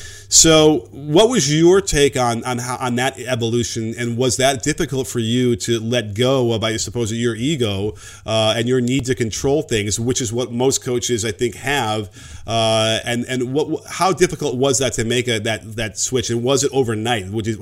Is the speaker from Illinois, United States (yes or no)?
yes; Chicago, Illinois, United States; I was lucky that I grew up in Chicago and had Phil Jackson to sort of model what we were looking for